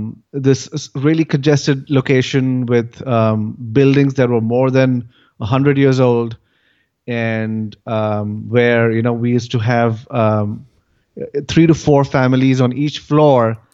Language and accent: English; Mumbai, Maharashtra, India; moved away; I grew up in India in a city called Bombay, which is now called Mumbai. I still have a tendency to call it Bombay just because that's what it was before I left India. And I was raised there.